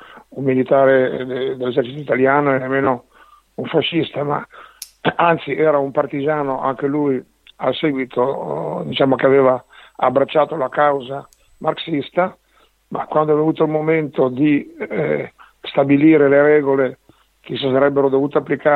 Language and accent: Italian; Verona, Veneto, Italy; moved away as an adult; now in Milan, Italy; trovarono sistemazione a Verona e lì ho visto la luce io il 26 giugno del 1950 e sono vissuto a Verona fino ai primi anni 70, prima di partire per Milano, dove poi ho vissuto fino ad oggi